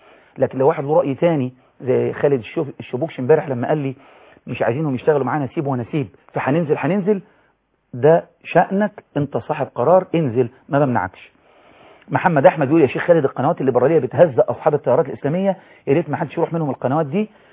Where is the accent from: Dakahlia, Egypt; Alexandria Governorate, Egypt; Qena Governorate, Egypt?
Qena Governorate, Egypt; Abu Tesht; وانا من الصعيد ابو تشت وانا والطود